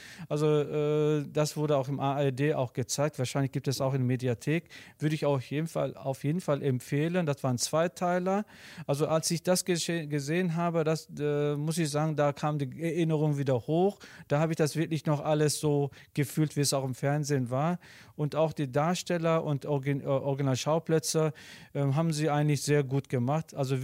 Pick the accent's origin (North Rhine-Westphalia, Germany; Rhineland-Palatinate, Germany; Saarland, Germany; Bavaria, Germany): North Rhine-Westphalia, Germany; Gladbeck; now in Gelsenkirchen, Germany; Wenn wir irgendwo Leute kennengelernt haben oder Türkei oder wo auch immer, wo kommst du her? Komm ich Gladbeck?